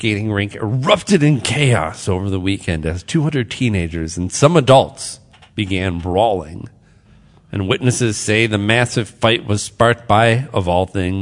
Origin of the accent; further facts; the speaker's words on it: Illinois, United States; An Illinoisian. An Illinois. What are we again? Illinoisites? Illinoisians? I'm from Illinois.